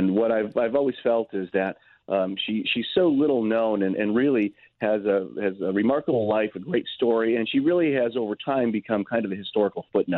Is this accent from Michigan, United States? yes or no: no; Chicago, Illinois, United States; Well, actually, Dickie was from Wisconsin, but I was from Chicago originally.